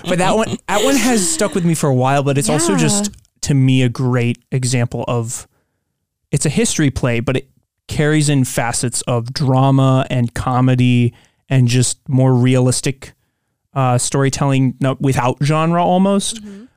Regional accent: Kearneysville, West Virginia, United States; I'm from West Virginia in the Eastern Panhandle, which some West Virginians don't consider West Virginia, but to heck with them. I'm from I would say a small town, but it's not even a small town. It's just a zip code called Kearneysville.

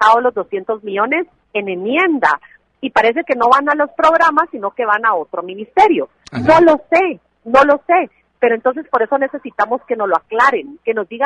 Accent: Guatemala; soy guatemalteca que paga sus impuestos.

